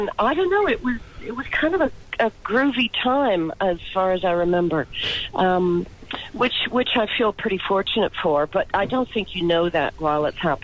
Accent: Canada; born or raised there

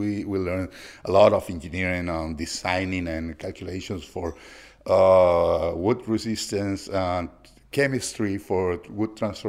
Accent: Lima, Peru; English is a second language; I'm from Lima, Peru. I'm an engineer. I'm an artist, but I'm also an educator.

